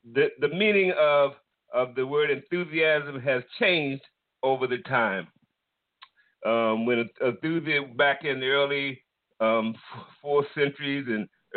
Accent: East Coast, United States; I'm from the East Coast, so I'm really appreciating this a lot.

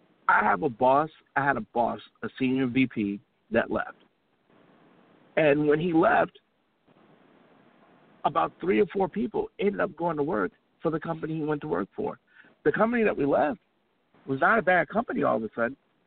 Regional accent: Chicago, Illinois, United States; So you all know I'm from Chicago. Make no secrets about it.

